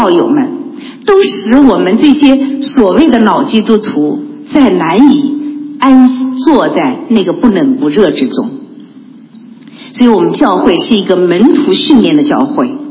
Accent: China; 特别是我们来自中国大陆的人，是比较容易激动的

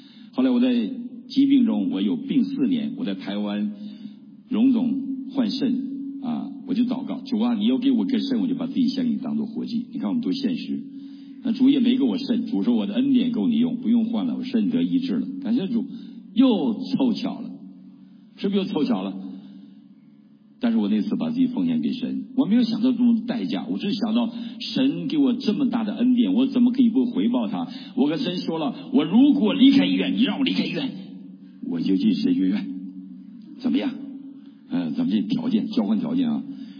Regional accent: Northeast China, China; 我知道我按照我是东北人，按照我们东北的常理，我是一定是冻死的

